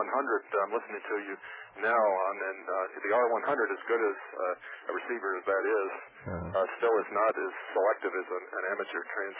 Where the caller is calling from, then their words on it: New Jersey, United States; Hello. I'm calling from Northern New Jersey.